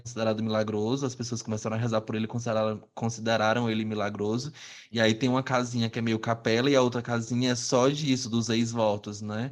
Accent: Esperantina, Piauí, Brazil; Aqui no Piauí Tem lá em Esperantina, minha cidade natal

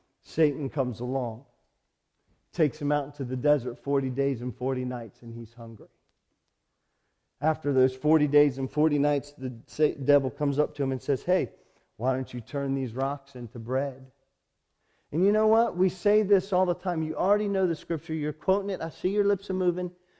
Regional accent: United States; I'm an American.

